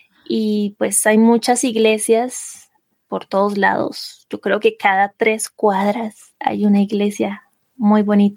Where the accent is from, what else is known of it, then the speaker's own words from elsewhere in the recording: Bucaramanga, Santander, Colombia; born there; now in Boyacá, Colombia; Yo nací en Bucaramanga, Santander. Es como en el centro del país, pero actualmente estoy viviendo en Boyacá, otro departamento o estado, donde hace frío todo el año, ¿sí? En cambio, Bucaramanga, donde nací, hace calor todo el año.